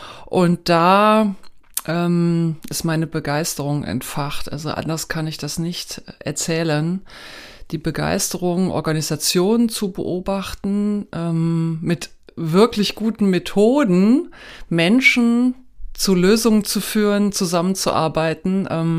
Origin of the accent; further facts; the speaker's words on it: Kassel, Hesse, Germany; also born or lived in Stuttgart; Ich freue mich sehr, hier in Kassel zu sein, meine Heimatstadt. Ich finde Kassel eine ganz großartige Stadt, hat so vieles Wasser und Grünes.